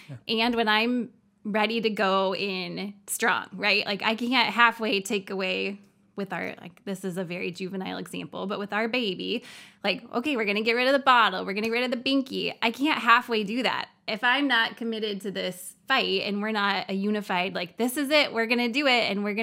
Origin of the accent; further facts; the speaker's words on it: Seattle, Washington, United States; We're from Seattle.